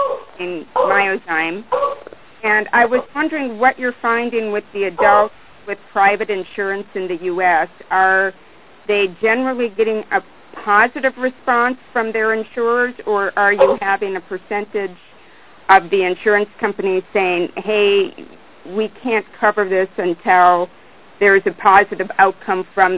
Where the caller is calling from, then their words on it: Oregon, United States; I'm calling from Oregon.